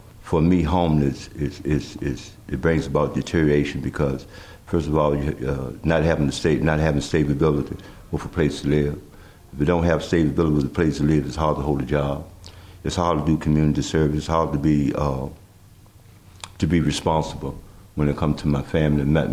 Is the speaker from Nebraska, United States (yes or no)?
no; Charlottesville, Virginia, United States; moved away as an adult; also born or lived in Chicago; I was born and raised here in Charlottesville and graduated from Jackson P. Brewer in 67, and I relocated up north in 68, just recently coming back from Chicago, been about 2 months.